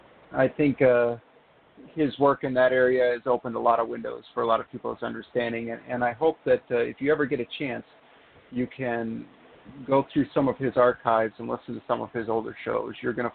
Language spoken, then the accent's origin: English; Illinois, United States; I'm from Central Illinois. I grew up on a farm. It wasn't an active farm per se, but it was out in the country, and it was quiet and fun, and it was a small town feel